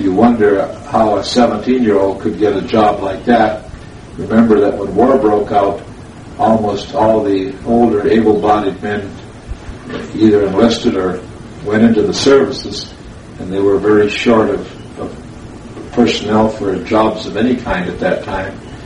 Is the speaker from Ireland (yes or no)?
no; Calgary, Alberta, Canada; born there; Yes, I was born in Calgary, Alberta, Canada on February the 23rd, 1922. … We had seven children in the family.